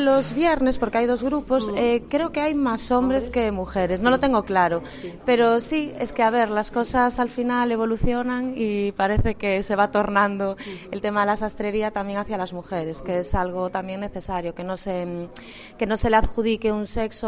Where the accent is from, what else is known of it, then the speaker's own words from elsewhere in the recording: Ferrol, Galicia, Spain; now in Santiago de Compostela, Spain; soy de Ferrol, pero soy de aquí.